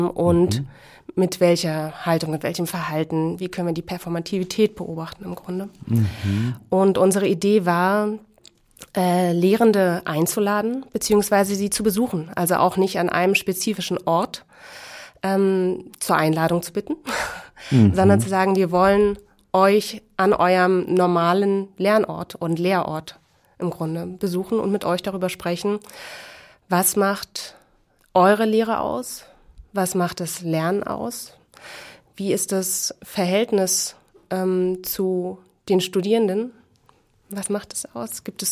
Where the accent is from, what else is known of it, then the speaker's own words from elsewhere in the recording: Berlin, Germany; Ich bin in einer Großstadt in Berlin aufgewachsen, habe dort die meiste Zeit auf dem Fußballplatz vielleicht verbracht.